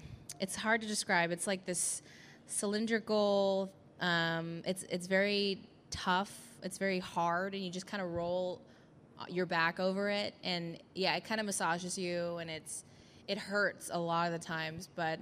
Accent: California, United States; it was just a great feeling being back in California, you know, in my hometown. And And that golf course, I've never really played it as a junior when I used to live in Rancho

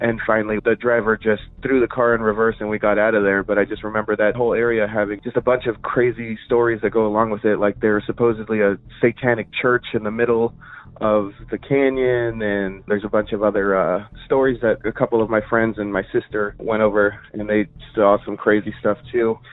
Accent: Yorba Linda, California, United States; I grew up in the Yorba Linda area, so Orange County.

